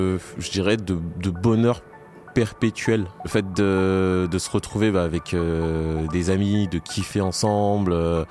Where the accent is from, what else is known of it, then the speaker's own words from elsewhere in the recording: Meudon, Île-de-France, France; Moi, j'ai grandi à Meudon-la-Forêt, dans le 92. C'est le quartier populaire de Meudon. Dans ma famille, on est originaire de Côte d'Ivoire